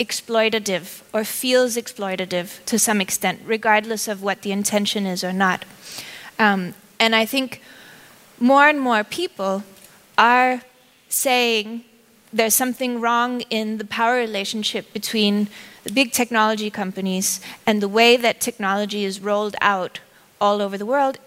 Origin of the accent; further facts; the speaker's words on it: Denmark; also born or lived in Puerto Rico; I'm from Denmark and Puerto Rico.